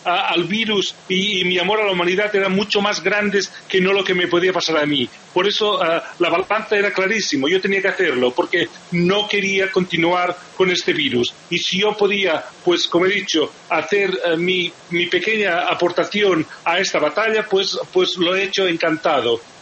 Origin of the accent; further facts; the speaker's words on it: Barcelona, Catalonia, Spain; born there; vive en Barcelona, es mi ciudad natal